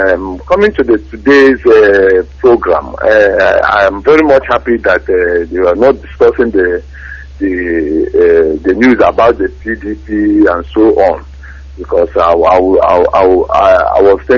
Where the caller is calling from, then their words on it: Dublin, Leinster, Ireland; I'm Dublin now. I'm calling from Dublin, Ireland.